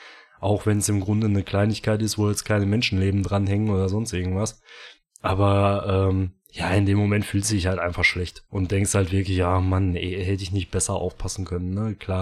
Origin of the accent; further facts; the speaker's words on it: North Rhine-Westphalia, Germany; ist eine der größten Städte bei uns im Ruhrgebiet